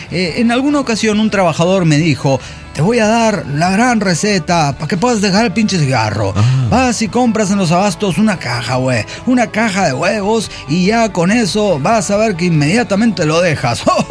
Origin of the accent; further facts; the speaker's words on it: Pachuca, Hidalgo, Mexico; soy de Pachuca, Hidalgo.